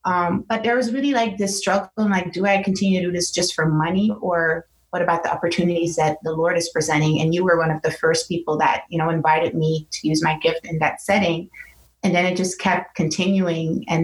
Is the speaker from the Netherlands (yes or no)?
yes; Amsterdam, North Holland, Netherlands; moved away as an adult; now in United States; I was born and raised in Amsterdam, first generation from parents from Suriname.